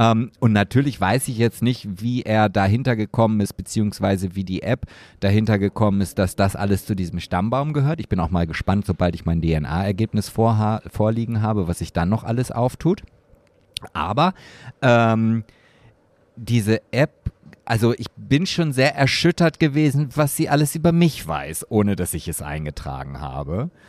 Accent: Oldenburg, Lower Saxony, Germany; wenn ich das nächste Mal in meiner Heimat Oldenburg bin

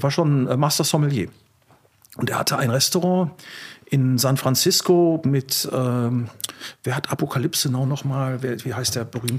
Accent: Gütersloh, North Rhine-Westphalia, Germany; in den 80er Jahren in meiner Heimatstadt Gütersloh, also kulinarische Hochburg sozusagen von Deutschland

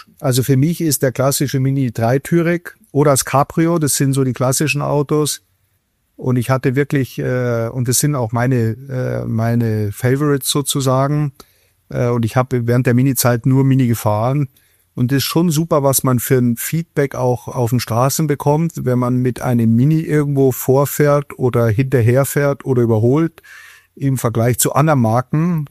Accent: Munich, Bavaria, Germany; Ich war ein paar Jahre in München, bin Münchner, habe da Autos verkauft und bin dann nach Stuttgart

